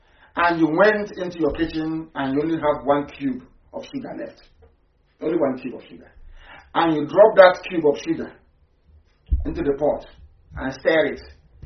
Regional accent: Nigeria; How can you be developed as a Nigerian? How? I ask.

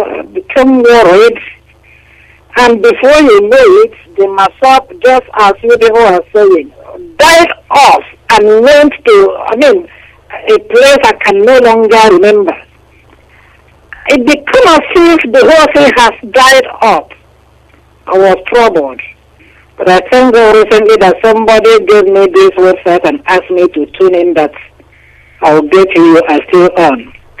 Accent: Aba, Abia, Nigeria; now in United Kingdom; I'm from Aba in Nigeria, but now in UK for some time.

